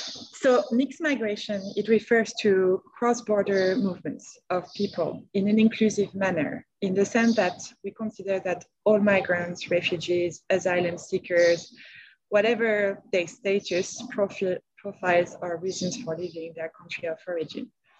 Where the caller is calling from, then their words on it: Dakar, Senegal; I'm calling from Dakar, Senegal.